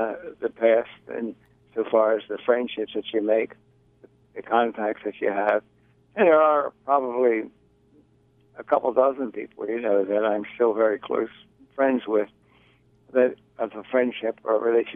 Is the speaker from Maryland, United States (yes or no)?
yes; Baltimore, Maryland, United States; Born and raised in St. Dominic's Parish, out in Hamilton.